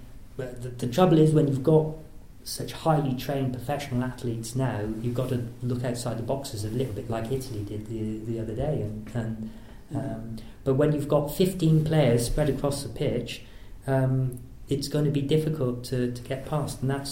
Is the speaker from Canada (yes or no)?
no; Lydney, England, United Kingdom; born there; As I said, I was born in Lydney.